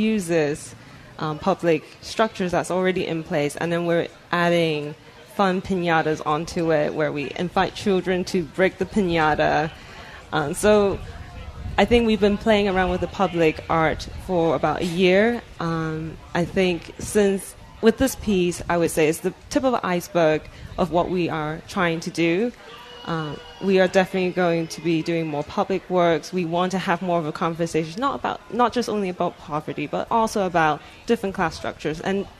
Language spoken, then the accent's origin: English; New Zealand; also born or lived in Hong Kong; now in United States; I didn't grow up in America. I grew up in New Zealand, in Hong Kong. I had a very vibrant urban life. And having moved to America